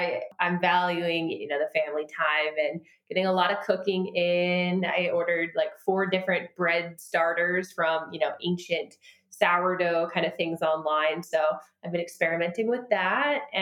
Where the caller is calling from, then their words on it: Pennsylvania, United States; I am currently in Pennsylvania at my parents' house. I fled New York about a month and a half ago